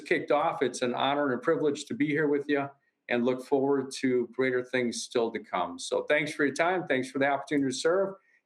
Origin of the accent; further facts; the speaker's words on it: Midwest, United States; as I grew up in the Midwest in that area